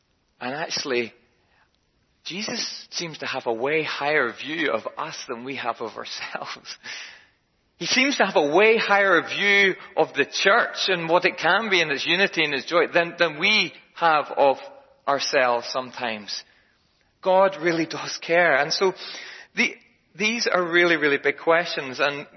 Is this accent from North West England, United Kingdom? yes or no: no; Northern Ireland, United Kingdom; It's just that I'm Northern Irish, so maybe I'm one step above.